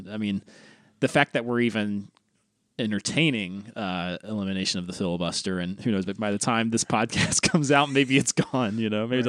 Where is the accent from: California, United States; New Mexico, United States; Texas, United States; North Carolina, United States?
North Carolina, United States; I never met a Jim Bob growing up in North Carolina, by the way.